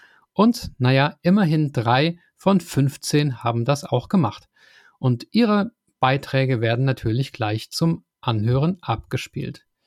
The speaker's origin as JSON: {"language": "German", "town": "Oberlibbach", "region": "Hesse", "country": "Germany", "said": "ich komme aus Oberlippach"}